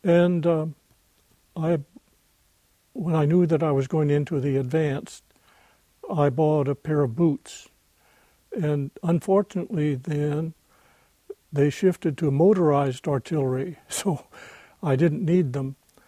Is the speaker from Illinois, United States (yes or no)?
yes; Illinois, United States; Between Rankin and East Lynn. It's in the northern part of Vermilion County.